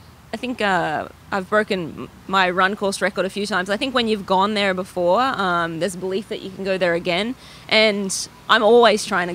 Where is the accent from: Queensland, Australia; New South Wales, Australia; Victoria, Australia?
Queensland, Australia; Brisbane; I grew up in Brisbane, Australia, and summers are hot.